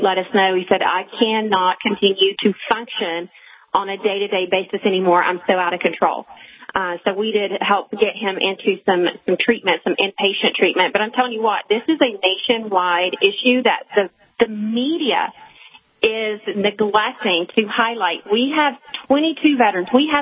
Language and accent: English; Murfreesboro, Tennessee, United States; Murfreesboro, Tennessee, just south of Nashville.